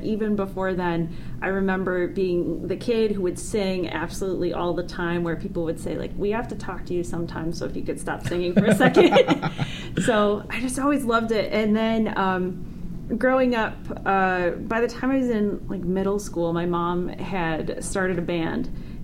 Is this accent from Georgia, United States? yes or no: no; Michigan, United States; now in Los Angeles, United States; Yes, I am from Michigan.